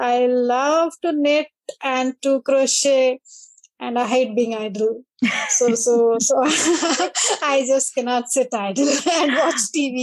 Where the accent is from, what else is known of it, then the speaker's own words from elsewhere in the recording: Delhi, India; I come from the northern regions of India. So I've been born and brought up near Delhi.